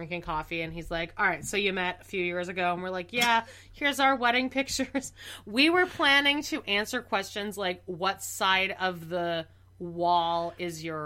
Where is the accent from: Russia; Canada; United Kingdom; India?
Canada; I'm Canadian.